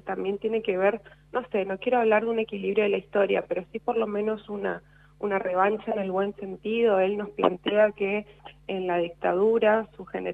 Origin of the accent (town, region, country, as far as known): Argentina